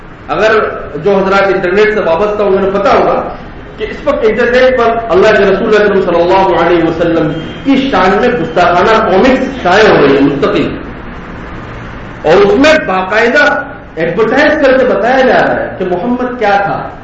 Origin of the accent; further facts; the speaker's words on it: Madhya Pradesh, India; خود میں جس صوبے سے تعلق رکھتا ہوں مدھیہ پردیش